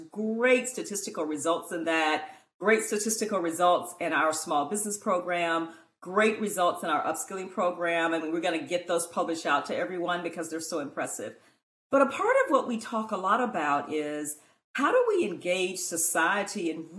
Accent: Arkansas, United States; I love telling everyone that I grew up in Arkansas.

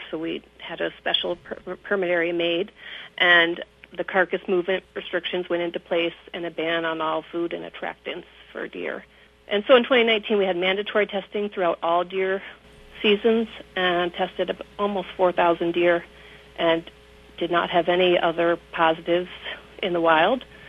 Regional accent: Ohio, United States; now in Brainerd, United States; No, I'm actually from Ohio. So I kind of landed here after grad school up in the northwest corner of Minnesota by chance, and then had this job opening down here in Brainerd after 10 years working for the DNR.

